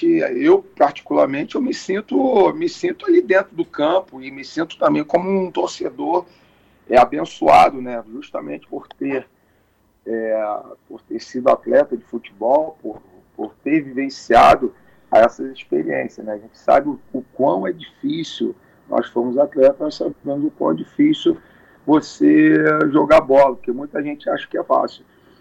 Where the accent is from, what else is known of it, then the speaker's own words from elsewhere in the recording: Rio de Janeiro, Brazil; Sou natural do Rio de Janeiro. Oh. Atualmente estou morando no Rio de Janeiro, né? Voltei a morar no Rio, questão do trabalho, né?